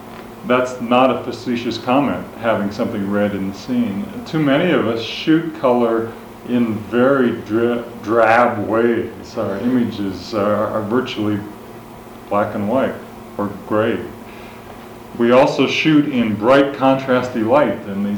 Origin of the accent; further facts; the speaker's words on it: Arcata, California, United States; What I'm doing right now in my hometown of Arcata is photographing what everyone else calls weeds.